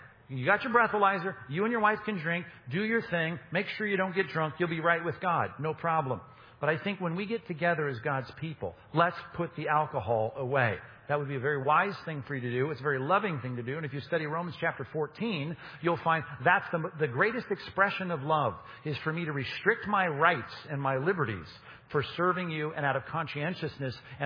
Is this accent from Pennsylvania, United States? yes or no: no; California, United States; Now, I grew up in Southern California. I'd visit this church in Alabama, and I thought they'd all lost their minds.